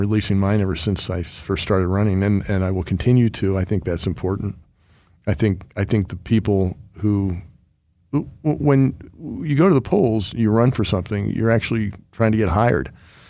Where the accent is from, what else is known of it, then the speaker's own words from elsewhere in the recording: Pennsylvania, United States; I keep saying I'm from York County, and York County – mine, we have Rutter's subs.